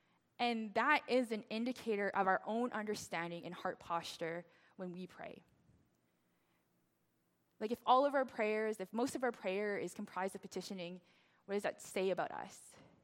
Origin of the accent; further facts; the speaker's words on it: Regina, Saskatchewan, Canada; I grew up in Regina, Saskatchewan, and meaning that all my neighbors were non-Chinese.